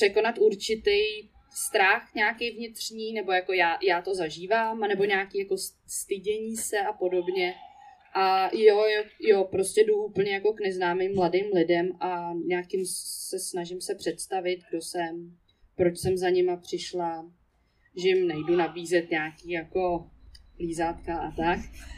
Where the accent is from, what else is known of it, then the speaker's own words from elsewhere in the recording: Prague, Czechia; bydlím v Praze, žiju tady, narodila jsem se na Smíchově, tam jsem vyrostla